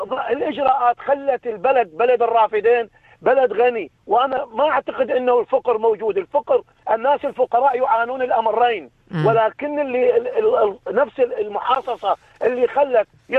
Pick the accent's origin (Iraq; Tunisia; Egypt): Iraq